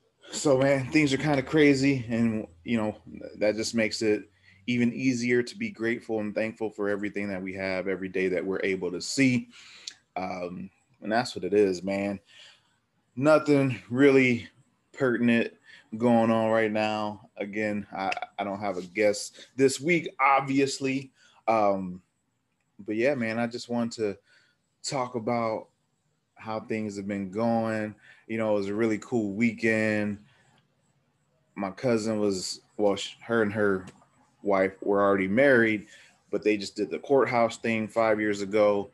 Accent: Dayton, Ohio, United States; now in Omaha, United States; I've been in Omaha, the Omaha area since 94, but I'm from Dayton, Ohio, if you didn't know.

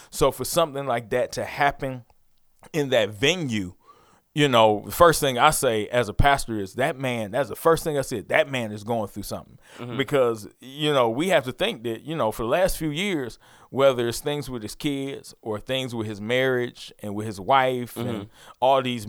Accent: Detroit, Michigan, United States; I'm from Detroit.

